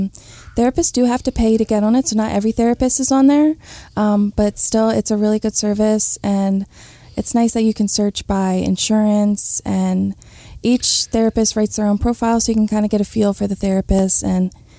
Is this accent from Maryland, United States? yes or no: yes; Baltimore, Maryland, United States; I did that back in my hometown of Baltimore, where I helped Burmese refugees kind of navigate the system.